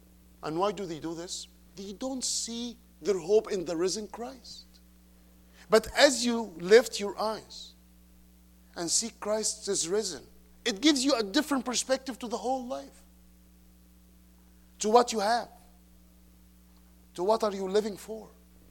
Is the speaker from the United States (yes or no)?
no; Egypt; English is a second language; As you all know, I am from Egypt.